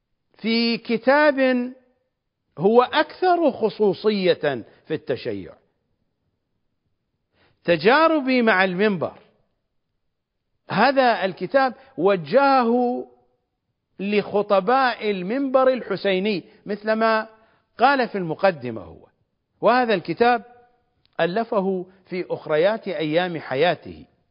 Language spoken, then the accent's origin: Arabic; Iraq; accent: Iraqi; السباريت في لهجتنا الشعبية العراقية السرابيت، بالضبط